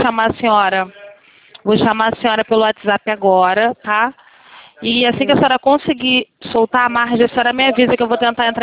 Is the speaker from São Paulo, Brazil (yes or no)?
no; Rio de Janeiro, Brazil; Sou do Rio, sou do Rio.